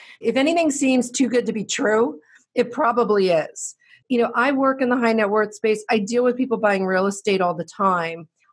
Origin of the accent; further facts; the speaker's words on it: New Jersey, United States; And look, I'm from Jersey. I'm Sicilian American.